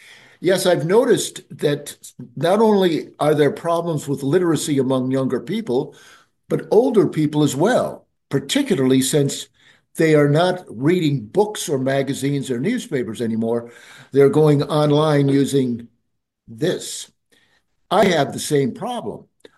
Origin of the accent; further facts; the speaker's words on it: Chicago, Illinois, United States; I know people in Southern Illinois don't like to hear this. I'm from Chicago. Anyway, in Chicago, when I was a kid, we had the three networks